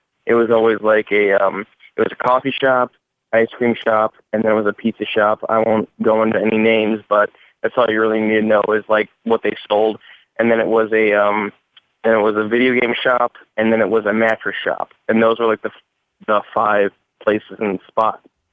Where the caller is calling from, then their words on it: Wisconsin, United States; from Wisconsin.